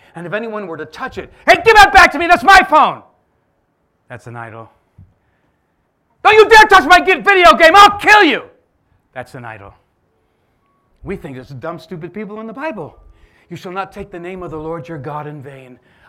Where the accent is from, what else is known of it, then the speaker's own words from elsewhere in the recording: New Jersey, United States; I grew up in South Jersey